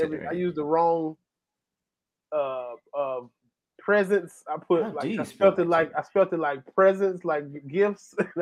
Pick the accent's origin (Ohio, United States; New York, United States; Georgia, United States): Georgia, United States; I'm from Georgia. I seen some damn deer.